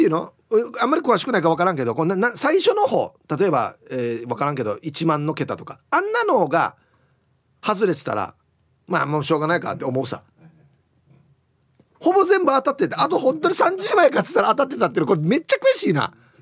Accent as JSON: {"language": "Japanese", "region": "Hiroshima", "country": "Japan", "tie": "born or raised there", "said": "やっぱ地元広島での公開放送というのは一生忘れることができない日だけね"}